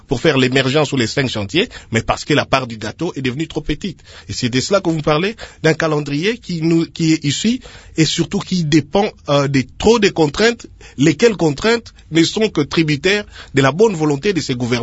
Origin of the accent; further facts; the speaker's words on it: DR Congo; now in Paris, France; Mais en ce qui nous concerne en tant que Congolais debout et les membres des mouvements associatifs qui ont signé le manifeste des citoyens congolais à Paris